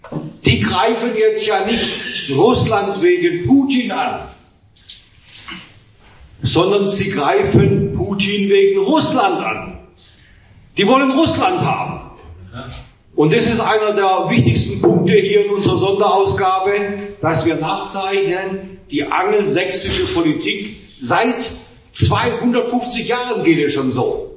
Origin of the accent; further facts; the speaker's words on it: Germany; ich bin Deutscher und ich will nicht zulassen, dass unser schönes Deutschland vor die Hunde geht